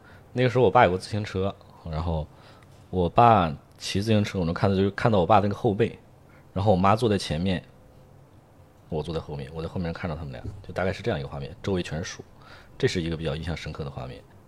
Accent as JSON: {"language": "Chinese", "region": "Liaoning", "country": "China", "said": "我原来因为我们家是辽宁人"}